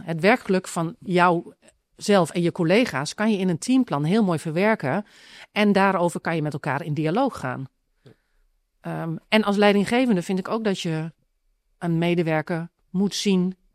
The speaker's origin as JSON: {"language": "Dutch", "region": "Drenthe", "country": "Netherlands", "said": "in de omgeving waar ik vandaan kom, Drenthe"}